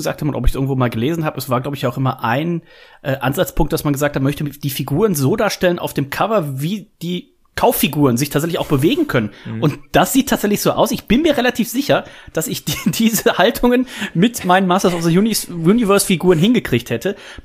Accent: Hamburg, Germany; müssen wir natürlich hier nur kurz als Hamburger was einwerfen.

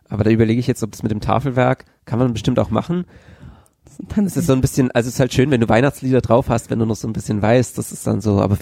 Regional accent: Bavaria, Germany; ich bin in Bayern aufgewachsen.

